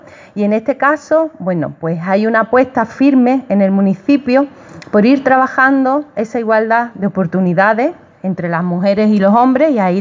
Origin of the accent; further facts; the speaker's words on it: Fuengirola, Andalusia, Spain; Yo soy de Fuengirola y os puedo decir que, bueno, nosotros ya somos una gran ciudad